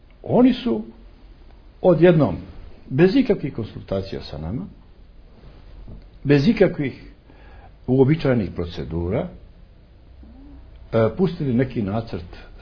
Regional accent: Montenegro; ja uvijek potenciram to da mi jesmo Srbi, ali mi smo i Crnogorci. Mi to ne dijelimo. To je kod nas jedno te isto.

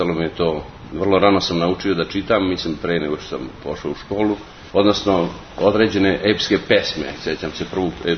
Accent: Bosnia & Herzegovina; born or raised there

